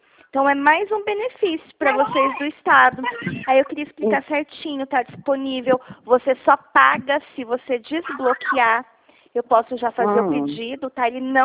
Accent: Dracena, São Paulo, Brazil; Eu sou aqui do escritório de Dracena, não sou de Adamantina, tá? Eu sou de Dracena.

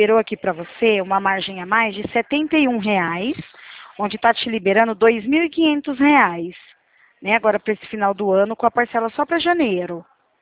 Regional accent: São Paulo, Brazil; O meu DDD, ele é 18 porque eu sou aqui de São Paulo, tá?

